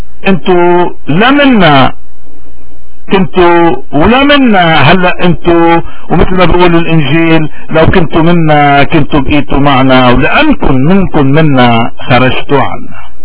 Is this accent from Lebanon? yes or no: yes; Lebanon; نحن كلبنانيين ومرة تانية وثالثة ورابعة لأي مذهب انتمينا